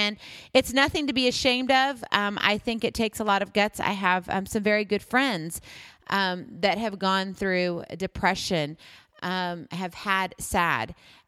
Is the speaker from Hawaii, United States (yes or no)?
yes; Hawaii, United States; now in Iowa, United States; even though I'm from Hawaii, and that's really where I call home, that's where my heart is. However, home is where I hang my hat. So actually, I'm in Iowa right now.